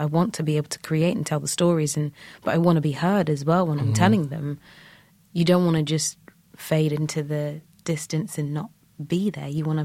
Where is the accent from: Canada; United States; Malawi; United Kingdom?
United Kingdom; London; I'm from London, born and bred. My parents are both Nigerian.